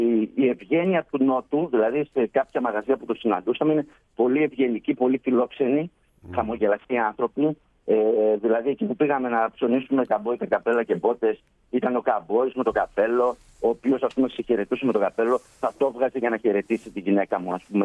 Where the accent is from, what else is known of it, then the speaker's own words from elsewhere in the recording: Winnipeg, Manitoba, Canada; Και όταν ακούγανε Καναδά, ας πούμε, ή κατά το Γούνιπεκ και τη Μανιτόπα, δεν ξέρουν τίποτα.